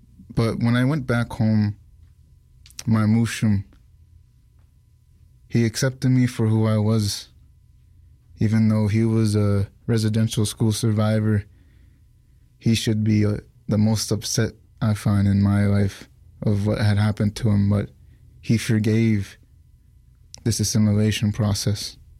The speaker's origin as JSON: {"language": "English", "region": "Ontario", "country": "Canada", "said": "I'm from Arobuskat First Nation, Namigo Clan"}